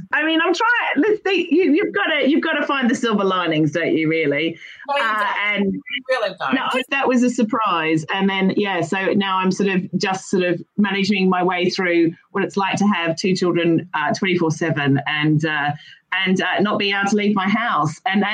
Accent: Australia; now in London, United Kingdom; As an Aussie in London, I have like friends 24/7.

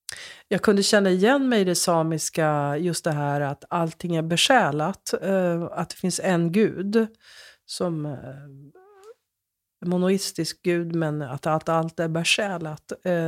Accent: Lapland, Sweden; när jag växte upp där i Lappland, så fanns det också, du vet, svenskar och samer

